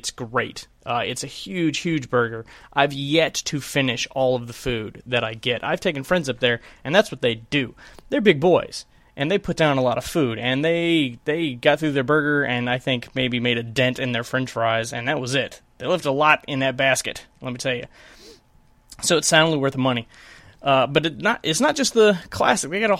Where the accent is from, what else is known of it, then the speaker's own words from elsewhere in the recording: Statesboro, Georgia, United States; a local restaurant that just opened up here in my hometown, Statesboro, Georgia